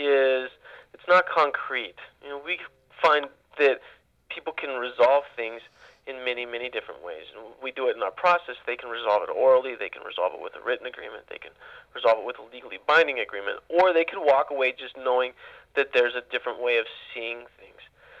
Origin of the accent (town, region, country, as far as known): Ukiah, California, United States; born or raised there; also born or lived in East Coast